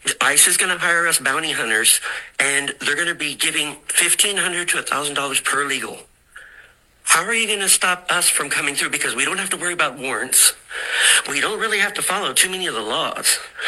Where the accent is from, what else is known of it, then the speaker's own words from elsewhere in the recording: Seattle, Washington, United States; I'm a bounty hunter by trade. I've been introduced by my agency. I'm from Seattle.